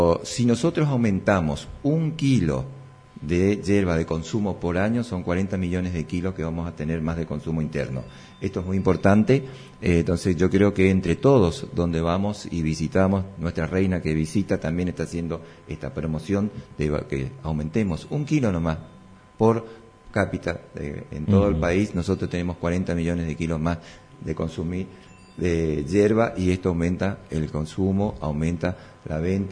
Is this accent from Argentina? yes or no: yes; Argentina